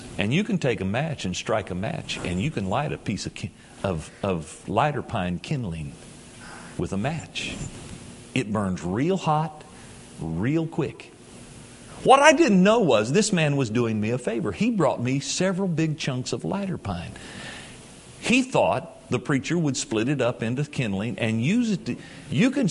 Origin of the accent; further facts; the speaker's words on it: Cincinnati, Ohio, United States; I was born and raised in Cincinnati all my life but one year till I moved to Mount Iba to pastor.